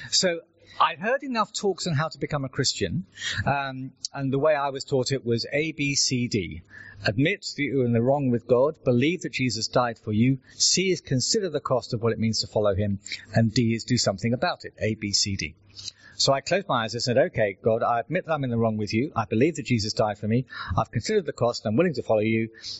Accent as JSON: {"language": "English", "town": "Epsom", "region": "South East England", "country": "United Kingdom", "tie": "born or raised there", "said": "I now live north of the river, and coming south of the river is a bit of a treat. I was born out near Epsom, Ashtead Way, and I was brought up there"}